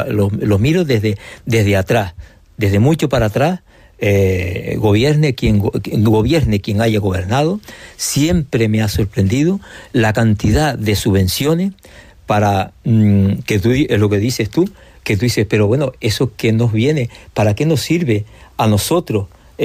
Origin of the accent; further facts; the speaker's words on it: La Oliva, Canary Islands, Spain; yo, que soy aquí, que soy de aquí de La Oliva, que he vivido